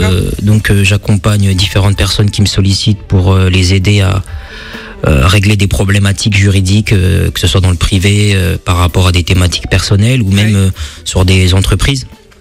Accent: France; also born or lived in Kinshasa, DR Congo; Je suis un jeune afro-descendant de 29 ans, je suis né à Kinshasa, j'ai grandi en France, une fratrie de 5 frères et sœurs, je suis le deuxième.

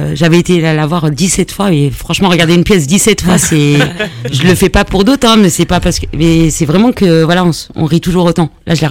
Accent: Algeria; je suis algérienne

